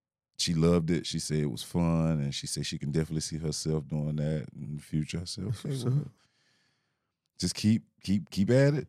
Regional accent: Philadelphia, Pennsylvania, United States; I'm from Philly, and I can't even say … ever watched … on a track.

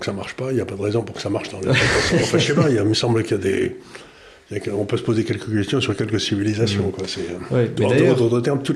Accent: South Korea; quand j'étais jeune, en Corée, de temps en temps, ils faisaient des grèves

